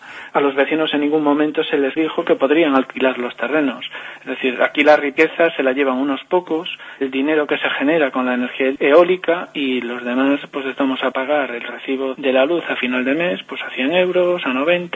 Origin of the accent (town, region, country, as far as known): Muras, Galicia, Spain; born or raised there